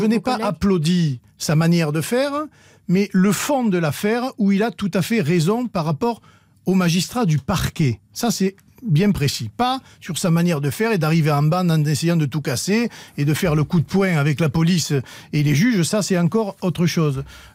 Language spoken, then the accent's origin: French; France; Moi, je suis français, je m'occupe de mon pays.